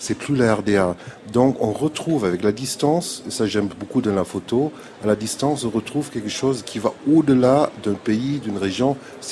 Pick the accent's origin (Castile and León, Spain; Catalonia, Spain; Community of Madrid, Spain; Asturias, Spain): Catalonia, Spain; French is a second language; moved away; also born or lived in Berlin; Je viens de la Catalogne, donc c'est très loin de l'Allemagne.